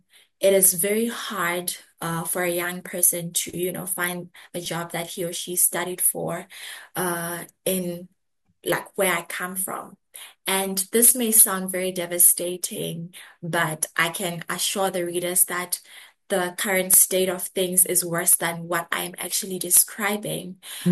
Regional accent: Lesotho; also born or lived in South Africa; So, I was born and bred in Lesotho. It is a country inside South Africa.

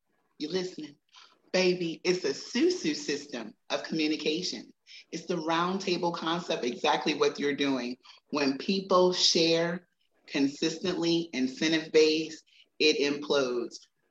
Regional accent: United States; Because I am American, that connectiveness for business and all things American

